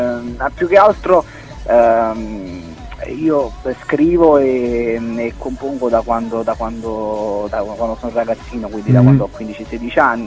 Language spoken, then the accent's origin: Italian; Naples, Campania, Italy; visto che comunque io sono di Napoli